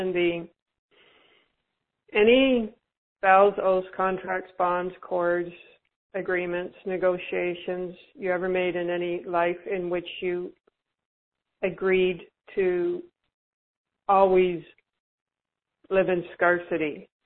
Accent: Vancouver, British Columbia, Canada; Is this Vancouver, BC? It's my hometown.

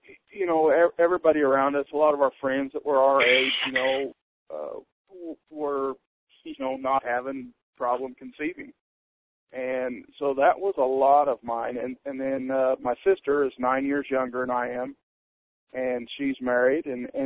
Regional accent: Kansas, United States; we grew up kind of in Southwest Kansas area.

